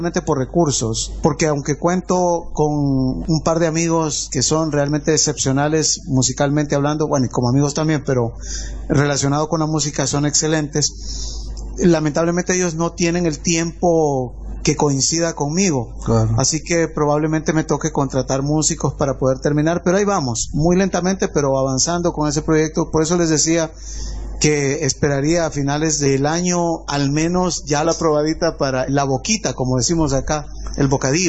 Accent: Honduras; Para nosotros es también, como hondureño, es una oportunidad para trascender fronteras

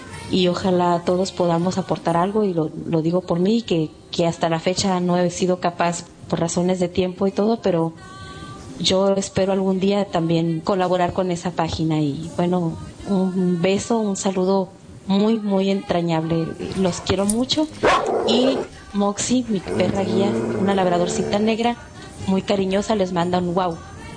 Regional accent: Mexico; de México y tal vez muchos me conozcan, y para los que no saben, vivo en el norte, en el estado de Sonora, que tenemos frontera con Arizona en Estados Unidos.

